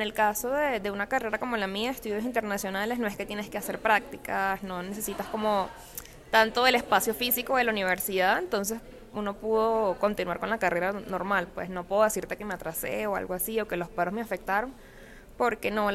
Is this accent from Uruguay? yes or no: no; Caracas, Capital District, Venezuela; yo soy caraqueña. Tengo 29 años, yo estudié estudios internacionales en la Universidad Central.